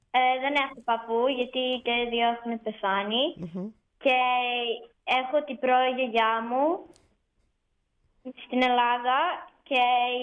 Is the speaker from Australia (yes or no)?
yes; Australia; Εγώ γεννήθηκα εδώ στην Αυστραλία και μεγάλωσα εδώ, αλλά η οικογένειά μου έχει γεννηθεί στην Ελλάδα, μόνο εγώ είμαι στην Αυστραλία.